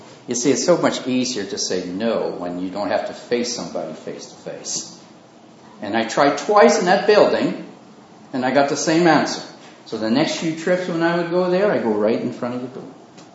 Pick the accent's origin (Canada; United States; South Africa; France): Canada; And you say, sir … I come from Canada. I write a Christian paper for railroad employees.